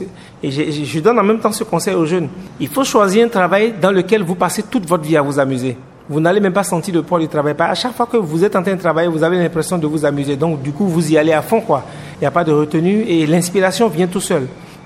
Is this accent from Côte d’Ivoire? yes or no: yes; Côte d’Ivoire; also born or lived in Benin; j'ai grandi en Côte d'Ivoire, donc j'aime bien le kidjenou